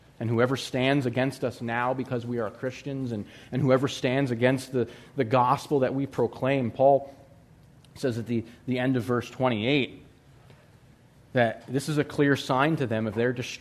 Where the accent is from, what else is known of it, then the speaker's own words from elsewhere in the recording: Pennsylvania, United States; also born or lived in Georgia; even though I was born and raised here in Pennsylvania, for 8 years in Georgia, I picked up some of that "y'all" a little bit.